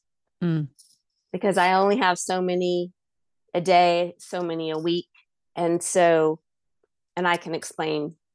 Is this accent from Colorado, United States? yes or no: no; Georgia, United States; I grew up in Georgia.